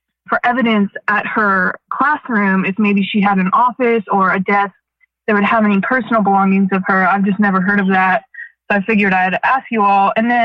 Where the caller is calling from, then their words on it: Gainesville, Florida, United States; I'm here from Gainesville, Florida.